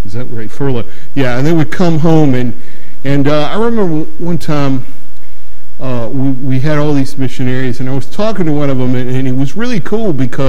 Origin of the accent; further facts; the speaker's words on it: Newport News, Virginia, United States; I grew up in Newport News, and I don't know if any of you grew up in Newport News